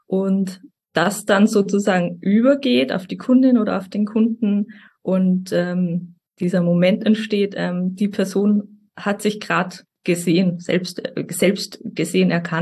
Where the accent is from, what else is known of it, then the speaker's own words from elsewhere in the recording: Austria; Ich komme aus Österreich